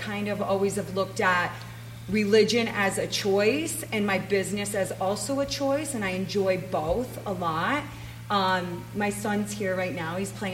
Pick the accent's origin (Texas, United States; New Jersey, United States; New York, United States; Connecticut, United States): New York, United States; I grew up in New York, born and raised. We are converts. Like, literally the Mormon missionaries knocked on our door